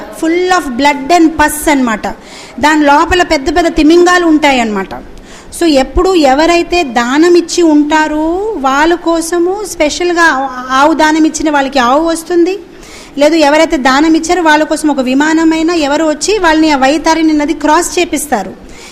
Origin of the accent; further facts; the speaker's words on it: Hyderabad, Telangana, India; 100% హైదరాబాద్లో పుట్టి పెరిగాను నేను.